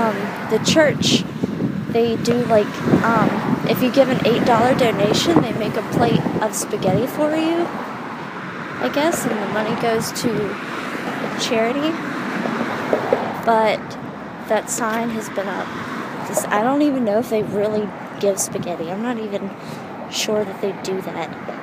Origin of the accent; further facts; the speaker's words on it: Baton Rouge, Louisiana, United States; now in Houston, United States; I moved from Baton Rouge, Louisiana, and then I moved to Houston, which is two, like, total polar opposite places to live. Because, I don't know, Baton Rouge is, it's the capital of Louisiana, but it's still small.